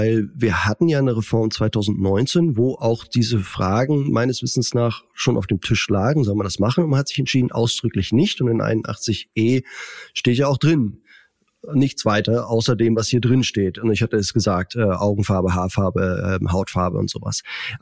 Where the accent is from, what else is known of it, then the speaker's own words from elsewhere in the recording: Schleswig-Holstein, Germany; Also könnte man bei mir jetzt rausfinden, ich komme irgendwie aus Schleswig-Holstein